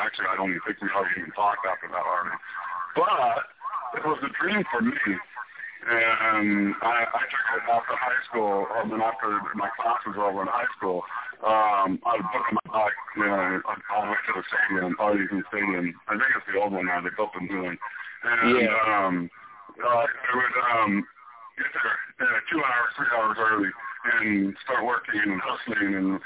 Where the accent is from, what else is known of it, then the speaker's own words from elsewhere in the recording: California, United States; I'm from California. My first game, they're my team.